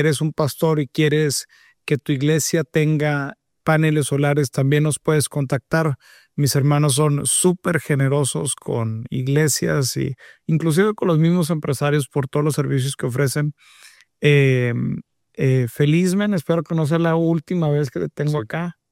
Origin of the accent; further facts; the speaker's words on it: Mexico; la mentalidad de trabajo y esfuerzo que siempre nos ha caracterizado como mexicanos.